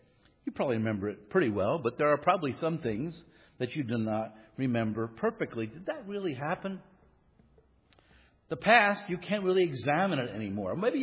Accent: Wilmington, Delaware, United States; I grew up in near Philadelphia, and we had an old neighborhood, an old row house in Wilmington, Delaware. That's about an hour south of Philadelphia.

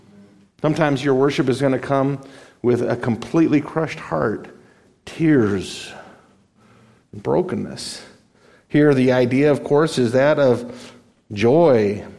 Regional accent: Las Vegas, Nevada, United States; Since Las Vegas now has the Raiders, and that's my hometown, I never watch football

